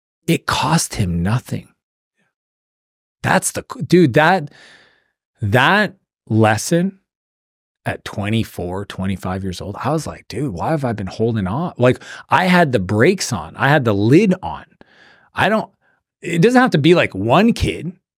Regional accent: East Coast, Canada; I'm Canadian. I grew up in the East Coast.

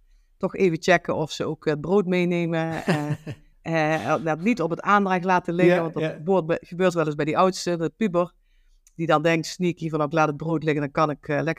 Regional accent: Velden, Limburg, Netherlands; accent: Limburg; Ik ben geboren in Venlo. Ik heb tot mijn 21ste in Velden gewoond, een aangrenzend dorp. En toen ik 21 was, toen zijn mijn ouders terug verhuisd naar Venlo.

